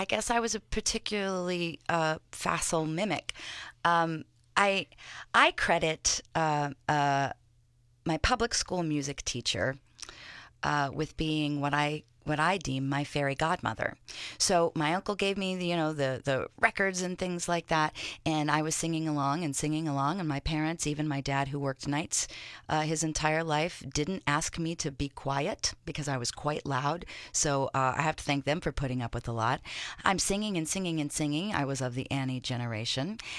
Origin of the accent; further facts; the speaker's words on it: Indianapolis, Indiana, United States; I was very lucky growing up in Indianapolis that there were performing arts schools.